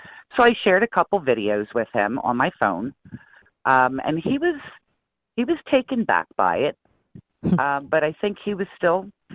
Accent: New Jersey, United States; And I'm originally I'm from Jersey most of my life

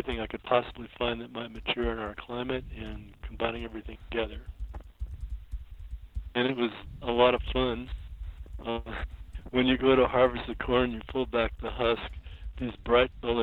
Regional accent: California, United States; No, I grew up in Southern California in a rural community. I worked on my uncle's ranch.

